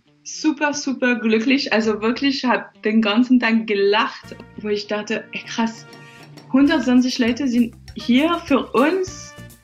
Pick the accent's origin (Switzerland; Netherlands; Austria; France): France; German is a second language; now in Dresden, Germany; wir wohnen in Dresden, ich bin Französin